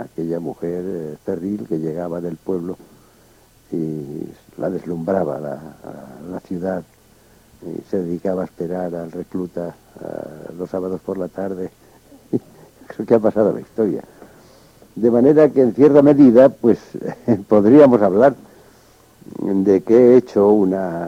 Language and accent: Spanish; Castile, Spain; A mí como castellano lo que más me hiere